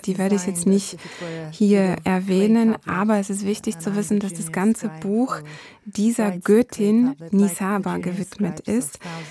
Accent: Turkey; Ich komme aus der Türkei und ich habe voll das Gefühl, dass die Geschichte, die uns beigebracht wird, eine Art Amnesie weitergibt

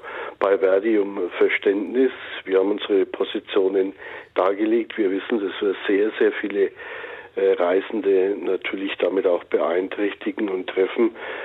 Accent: Nuremberg, Bavaria, Germany; Ich komme aus Nürnberg

